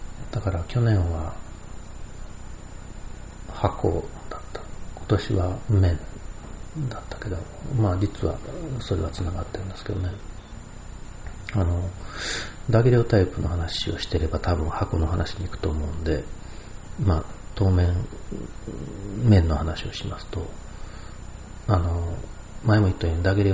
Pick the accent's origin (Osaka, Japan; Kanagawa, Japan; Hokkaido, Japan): Osaka, Japan; Hirakata; now in Hikone, Japan; 枚方なんですけどね、僕の実家はね、日本で一番暑いと言われてる町で、山に囲まれてて